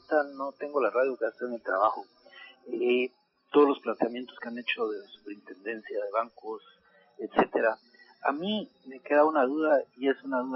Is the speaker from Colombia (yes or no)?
no; Guatemala; Pero nosotros como guatemaltecos nunca nos explicamos cómo en un país con crisis